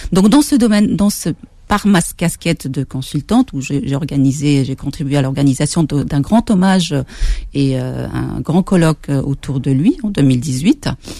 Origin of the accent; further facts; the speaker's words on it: France; born there; Je suis née en France, je vis en France, j'exerce en France, bien que j'exerce en arabe et en français.